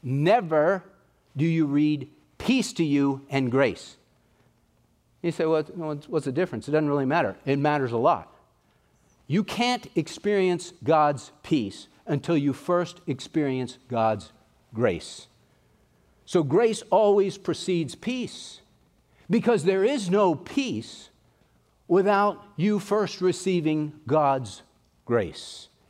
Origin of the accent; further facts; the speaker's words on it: Texas, United States; But, you know, we're from East Texas. We can say y'all.